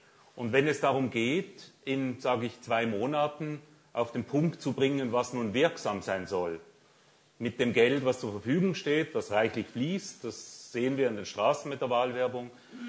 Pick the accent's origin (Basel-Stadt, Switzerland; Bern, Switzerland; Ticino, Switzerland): Basel-Stadt, Switzerland; Basel; In Basel, wo ich herkomme